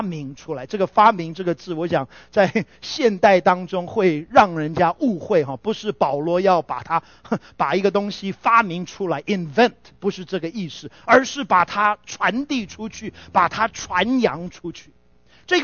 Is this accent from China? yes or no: no; Taiwan; 我们从台湾来的，我记得以前4月4号是儿童节哦，那时候小学的时候还可以放假